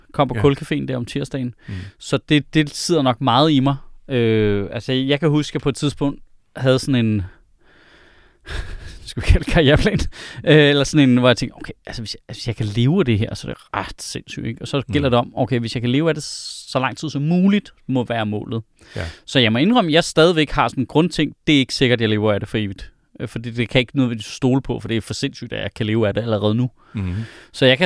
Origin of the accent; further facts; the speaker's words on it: Sorø, Zealand, Denmark; Lige præcis, hvor jeg kommer fra.